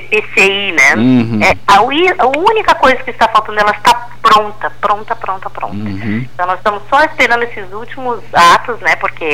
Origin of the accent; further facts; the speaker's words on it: Porto Alegre, Rio Grande do Sul, Brazil; now in Jaguarão, Brazil; Não, eu sou de Porto Alegre.